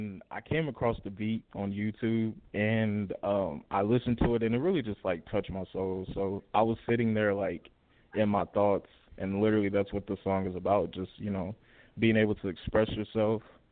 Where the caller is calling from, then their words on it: Evansville, Indiana, United States; I'm calling from Evansville, Indiana.